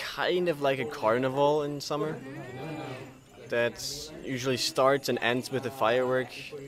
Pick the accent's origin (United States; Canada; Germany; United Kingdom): Germany; English is a second language; From Germany.